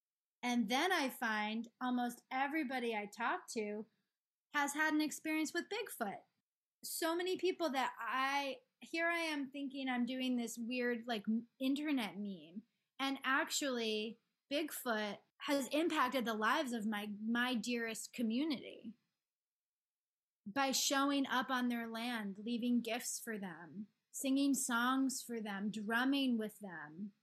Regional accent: Maine, United States; now in Baltimore, United States; here I am, I'm from Maine and I'm okay here in Baltimore.

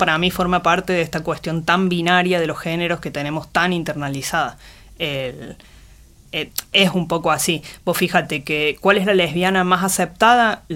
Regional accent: Córdoba, Argentina; now in Mendoza, Argentina; yo vivo en Mendoza hace muchos años, pero soy cordobesa. Yo creo que soy una señora grande

